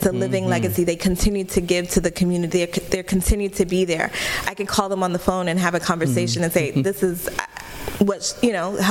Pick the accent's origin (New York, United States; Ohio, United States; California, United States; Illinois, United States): New York, United States; Brooklyn; because we are New Yorkers from Brooklyn, we were like, oh, they're trying to set us up.